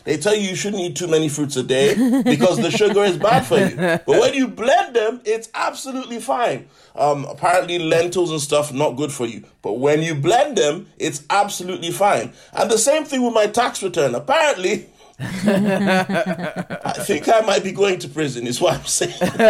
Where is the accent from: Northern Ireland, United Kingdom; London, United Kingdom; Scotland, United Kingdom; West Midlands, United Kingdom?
London, United Kingdom; As a Londoner, can you imagine like Boris Johnson?